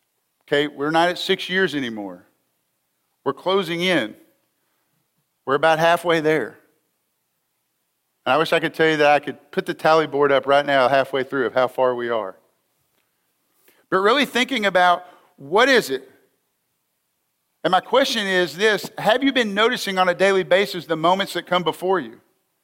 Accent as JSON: {"language": "English", "town": "Tyler", "region": "Texas", "country": "United States", "tie": "born or raised there", "said": "I can remember as a child and being in youth group growing up in Tyler, Texas"}